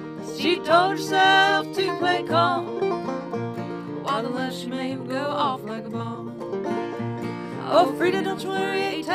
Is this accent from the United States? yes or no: yes; Beattyville, Kentucky, United States; Beattyville is my hometown. It's a tiny, tiny town, and everybody talks about everybody's business.